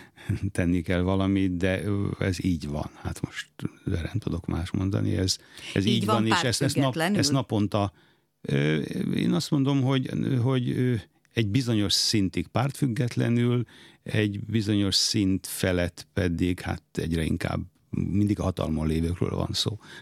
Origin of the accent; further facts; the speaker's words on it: Kaposvár, Somogy, Hungary; aki kaposvári születésű vagyok, és ott éltem 18 éves koromig